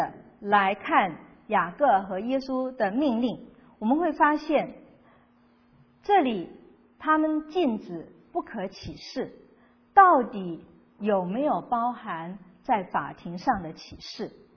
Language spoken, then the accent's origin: Chinese; China; now in United States; 好像我们是中国人，我们怎么可以不爱我们自己的国家